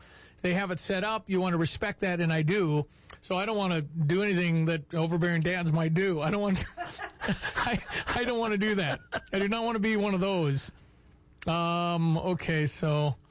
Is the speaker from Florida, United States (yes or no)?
no; Philo, Illinois, United States; now in Champaign, United States; I am from Philo.